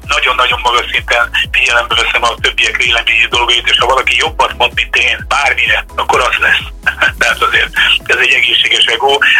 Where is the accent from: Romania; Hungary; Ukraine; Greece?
Hungary; Miskolc, Borsod-Abaúj-Zemplén; born there; Szombaton otthon Miskolcon játszunk, a Sorcsanokban, és hétfőn pedig Békés Csabán tényleg lezárul ez a nyári turné, és mind a két város, hát a belső azért, mert a szívem Csücske, hiszen ott születtem